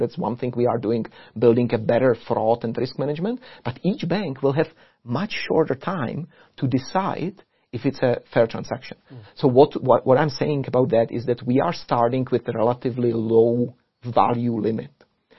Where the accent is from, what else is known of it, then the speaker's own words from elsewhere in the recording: Canada; I came from Canada